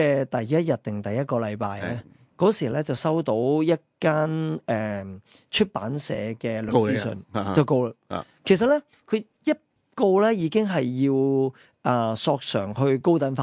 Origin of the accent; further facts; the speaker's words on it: California, United States; 尤其是我在加州长大，那个创业文化是挺强